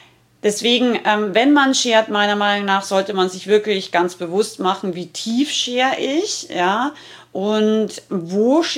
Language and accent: German; Rauris, Salzburg, Austria; versteht man, glaube ich, als Ausländer kein Wort, weil ich richtig harten Dialekt rede. Ich komme aus dem Pinzgau, aus Rauris, und also aus dem Gebirge in Salzburg.